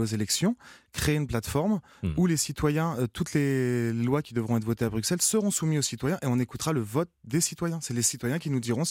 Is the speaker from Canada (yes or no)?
no; Montargis, Centre-Val de Loire, France; je viens de Montargis, j'ai 29 ans et je suis commercial.